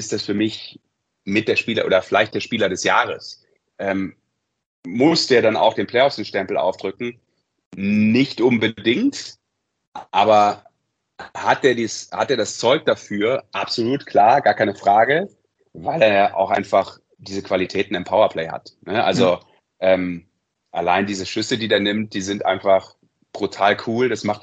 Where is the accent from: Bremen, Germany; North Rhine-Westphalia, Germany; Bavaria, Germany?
Bavaria, Germany; Munich; als Münchner